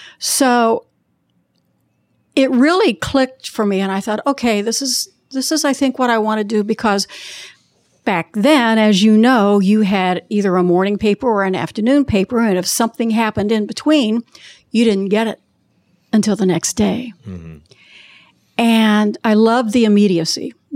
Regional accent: Connersville, Indiana, United States; I was lucky enough to be able to teach in my hometown of Connersville, Indiana.

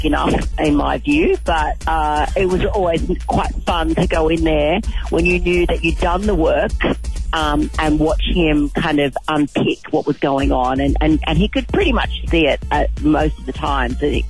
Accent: Newcastle, New South Wales, Australia; I was born and bred there. Born and bred. I was there. I was born in Waratah Baby Hospital.

